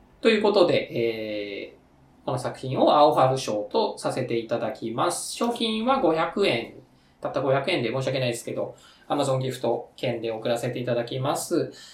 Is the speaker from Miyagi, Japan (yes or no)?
no; Tokyo, Japan; 東京、僕、東京人ですから